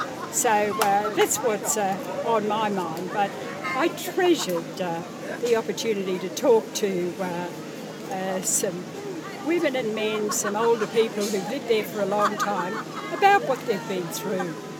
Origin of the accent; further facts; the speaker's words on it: Queensland, Australia; I grew up in Western Queensland